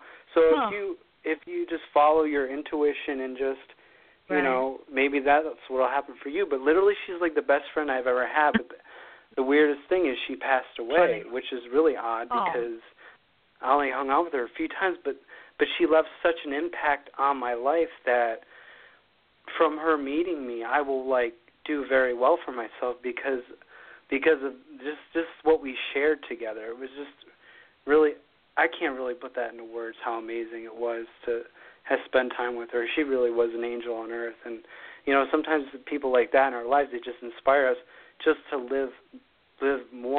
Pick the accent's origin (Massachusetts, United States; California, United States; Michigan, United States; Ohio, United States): Ohio, United States; I came from Ohio. I'm in Ohio now.